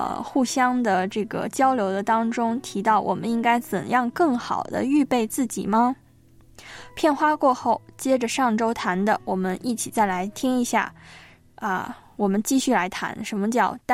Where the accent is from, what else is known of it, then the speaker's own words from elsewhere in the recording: northern China, China; born there; now in Hong Kong, China; 而我又出生在一个就是北方的一个很传统的省份，虽然我现在来到了香港